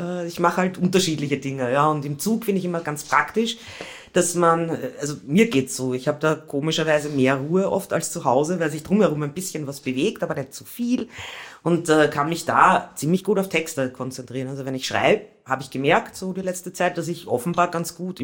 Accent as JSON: {"language": "German", "region": "Vienna", "country": "Austria", "moved": "as an adult", "lives_now": "Hamburg, Germany", "said": "Aus Wien."}